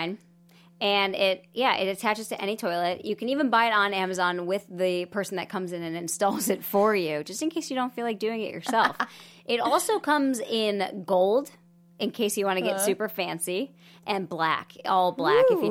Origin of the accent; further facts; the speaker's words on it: Buffalo, New York, United States; So I really love a good duck boot. I'm from Buffalo, New York, so Uggs, any boot like that gets super wet, and then they're not warm at all.